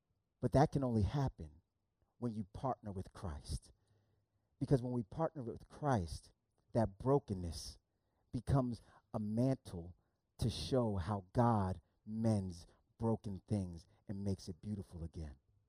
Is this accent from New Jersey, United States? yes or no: yes; New Jersey, United States; I grew up in Northeast New Jersey, right outside of New York City.